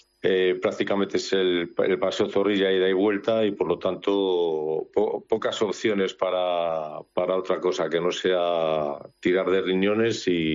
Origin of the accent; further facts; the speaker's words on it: Valladolid, Castile and León, Spain; Además, soy vallisoletano.